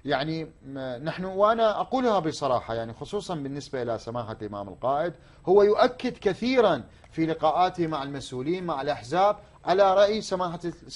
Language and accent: Arabic; Iraq; نعم هناك مشكلة عندنا في العراق هو التفرقة